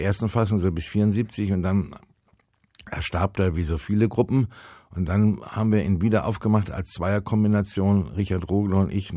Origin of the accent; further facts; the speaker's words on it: Freiburg, Baden-Württemberg, Germany; now in Cologne, Germany; Ja, ich bin im Nordschwarzwald geboren, in Freiburg aufgewachsen und fühle mich eigentlich als Badener. Da ich aber seit 1971 in Köln lebe und in Nippes seit 1975